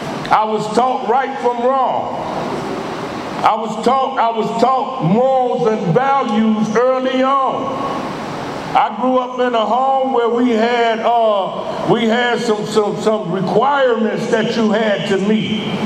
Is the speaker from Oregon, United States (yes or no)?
no; Chicago, Illinois, United States; I am from Chicago, Illinois, right? Born and raised in Chicago.